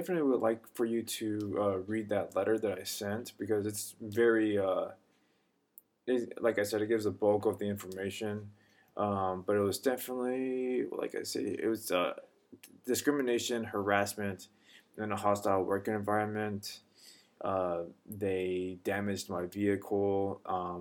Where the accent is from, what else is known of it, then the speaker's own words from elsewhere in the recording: California, United States; I grew up around California, and then I end up working in California.